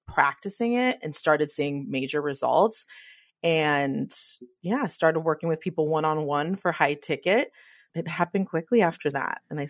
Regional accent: California, United States; I think about Kobe and I think about Serena Williams and I think about Steph Curry because I'm from the Bay.

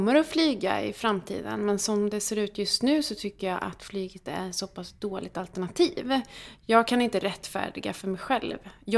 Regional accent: Karlstad, Värmland, Sweden; om vi är på en gräsplätt i Karlstad där jag kommer ifrån

